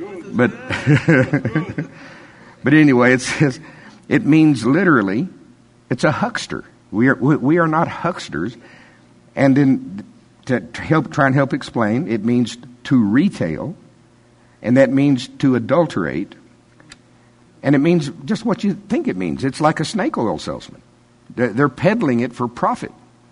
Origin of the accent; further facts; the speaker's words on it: United States; I'm from Pottawatomie County.